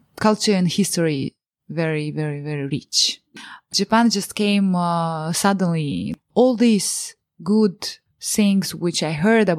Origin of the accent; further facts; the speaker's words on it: Moldova; English is a second language; When I say I'm from Moldova